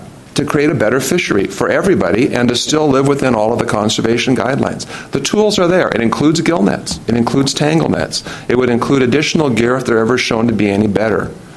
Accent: Longview, Washington, United States; from Longview, a commercial advisor.

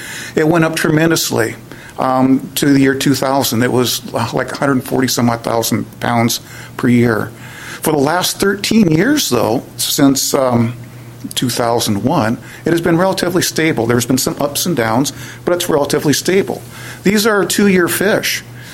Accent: Lopez Island, Washington, United States; I'm from Lopez Island.

